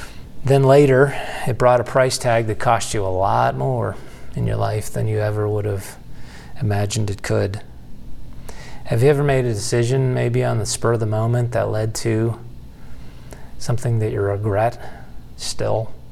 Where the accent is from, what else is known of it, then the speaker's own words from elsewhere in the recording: Buffalo, New York, United States; Josh Allen is the quarterback for my hometown team, the Buffalo Bills, and so that's why I came across this.